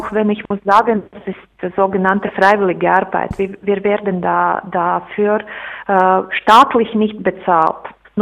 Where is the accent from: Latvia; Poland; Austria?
Latvia; German is a second language; Bei uns in Lettland die Religionsunterricht, das ist keine Schulsache, das einfache Schulen bietet nicht an.